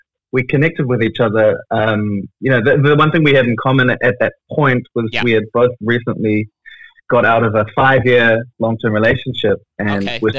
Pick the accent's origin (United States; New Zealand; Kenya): New Zealand; She was from Germany, I was from New Zealand, and she had her flights ready to go home in 4 weeks.